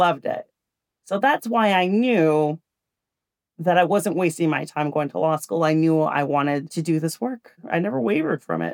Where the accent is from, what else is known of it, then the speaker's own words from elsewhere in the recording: Toronto, Ontario, Canada; I am from Toronto. I grew up in Toronto, born and raised.